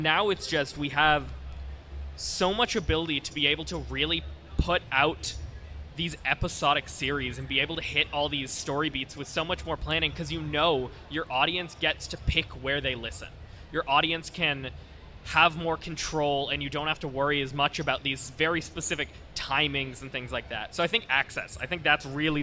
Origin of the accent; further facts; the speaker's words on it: Canada; We're from Canada.